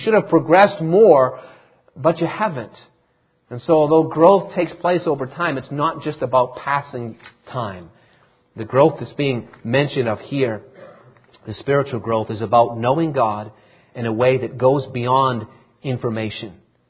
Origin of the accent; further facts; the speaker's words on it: Massachusetts, United States; And I knew that she was from Massachusetts, just like I was from Massachusetts.